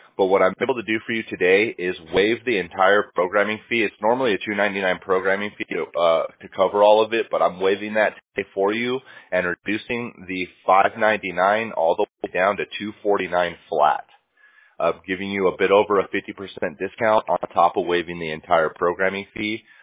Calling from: Costa Mesa, California, United States; We're in Orange County, California. We're in a city called Costa Mesa. We've been here for 17 years.

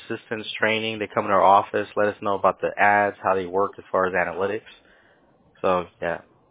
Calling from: California, United States; I'm in California. Yeah, our company is based in California. Mm-hmm. Yep.

